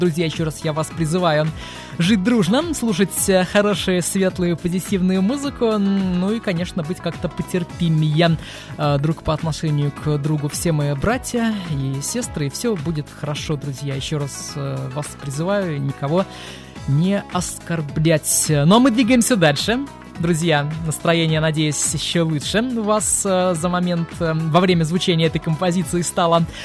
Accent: Saint Petersburg, Russia; born there; Я в Петербурге родился, в Ленинграде, и бог даст, в Петербурге я умру. Поэтому очень надеюсь, что я здесь всю жизнь свою проведу.

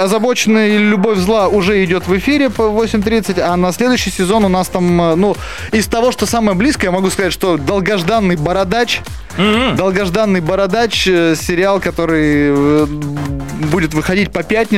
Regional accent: Perm, Perm Krai, Russia; Новосибирск, я из Перми, то есть все нормально, мы как бы... Урал, Сибирь.

